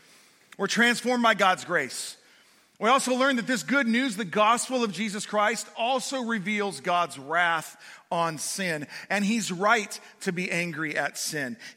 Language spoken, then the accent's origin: English; California, United States; I'm originally from California. I was raised bleeding red and gold, so it's not just a bandwagon thing.